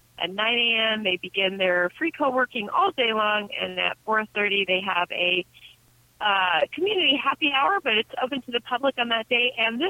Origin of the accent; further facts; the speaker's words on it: Des Moines, Iowa, United States; when I'm from Des Moines, Iowa, I always have to tell them it's 6 hours from Chicago